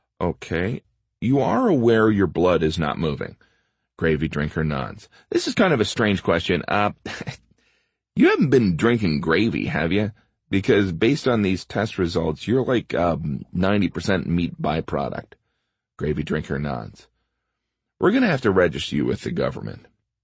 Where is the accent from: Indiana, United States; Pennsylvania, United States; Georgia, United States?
Indiana, United States; A while ago, I was back in Indiana, in my hometown, walking around the Kmart, or as we called it, the mall.